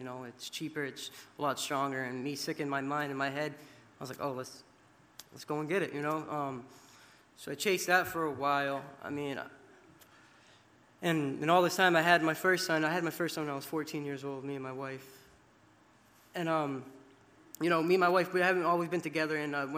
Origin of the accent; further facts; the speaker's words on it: Fitchburg, Massachusetts, United States; I'm 22 years old, and I'm from Fitchburg, Massachusetts.